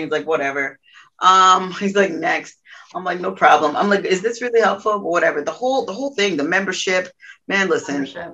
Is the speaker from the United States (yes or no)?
yes; New York, United States; just know we're from New York.